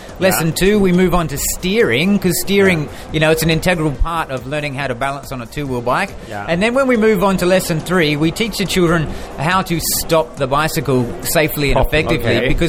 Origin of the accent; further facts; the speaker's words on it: Australia; Me being Australian and growing up in Australia